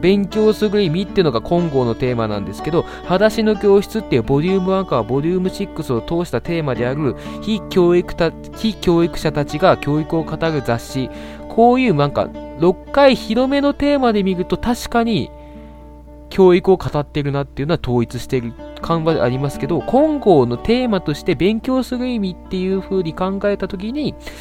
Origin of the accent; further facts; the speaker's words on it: Fukuoka, Japan; 地元福岡でも広げていきましょう、私の地元ね。